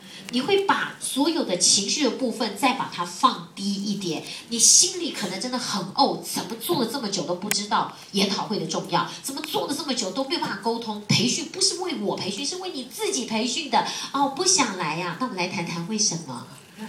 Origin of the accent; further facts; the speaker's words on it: Taiwan; 我们台湾人常讲就不舒服